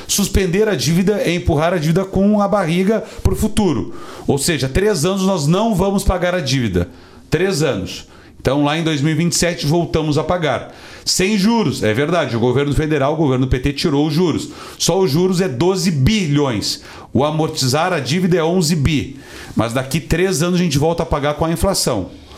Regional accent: Rio Grande do Sul, Brazil; eu quero fazer esse registro aqui como deputado federal, mas como gaúcho.

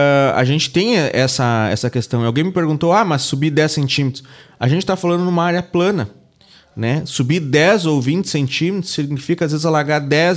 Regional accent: Palmeira das Missões, Rio Grande do Sul, Brazil; Palmeiras Missões

